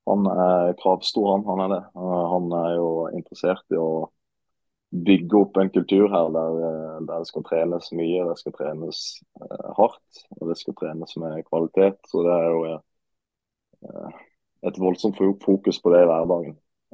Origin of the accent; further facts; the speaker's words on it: Marnardal, Agder, Norway; Julaften den tilbringes hjemme i Marnardal sammen med mor og far, og min brors og min søsters familie.